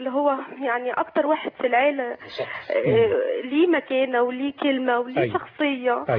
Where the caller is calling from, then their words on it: Asyut, Asyut Governorate, Egypt; انا من اسيوط